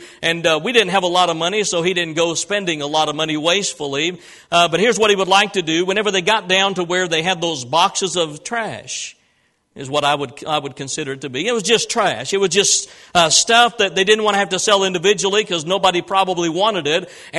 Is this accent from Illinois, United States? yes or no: yes; Illinois, United States; 10 or 12 miles south of where I was raised in Illinois.